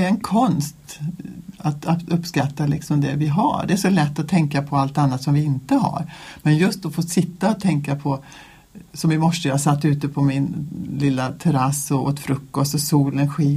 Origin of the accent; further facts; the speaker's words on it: Mariestad, Västra Götaland County, Sweden; also born or lived in Mullsjö; Jag är uppvuxen i Mariestad. Och sen bodde jag i Mullsjö i många år där jag hade familj och barn. Och sen så hände det saker i mitt liv som gjorde att jag blev troende.